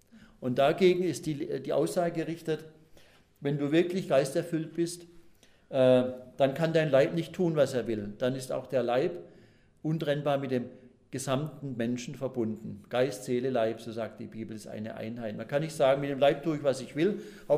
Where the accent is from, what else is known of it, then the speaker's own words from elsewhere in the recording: Pforzheim, Baden-Württemberg, Germany; in meiner Heimatstadt Pforzheim sagt man immer so gedankenlos